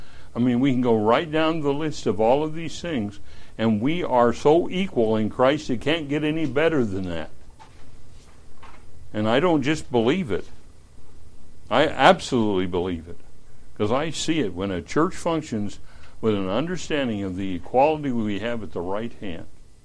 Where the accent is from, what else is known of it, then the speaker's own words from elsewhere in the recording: Washington, United States; I'm from Eastern Washington, sort of. I understand how snakes like hot rocks.